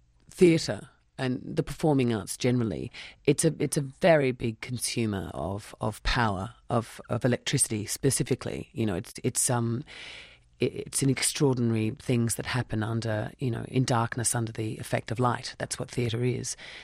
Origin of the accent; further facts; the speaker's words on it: Australia; And I think it's being Australian, because it's such has always been a fragile climate.